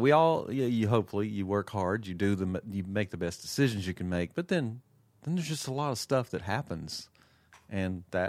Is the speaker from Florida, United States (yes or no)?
no; Mobile, Alabama, United States; So I'm originally from the Gulf Coast, from Mobile, Alabama